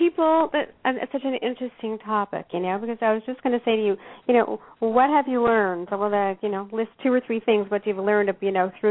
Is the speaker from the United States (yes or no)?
no; Canada; moved away as an adult; being Canadian, moving here, my daughter, coming into the industry